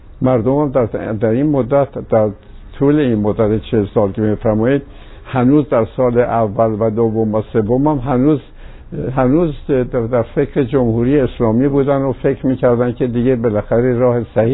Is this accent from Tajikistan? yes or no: no; Iran; moved away; من تنها کسی بودم که با ایشون از ایران اومدم بیرون